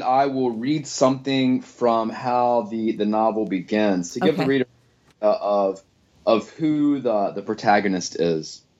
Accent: Gastonia, North Carolina, United States; and I grew up in Gastonia without really an awareness of mill life or mill culture

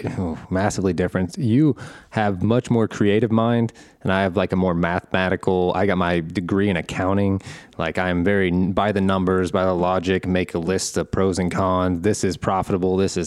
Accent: Midwest, United States; We're both from the Midwest

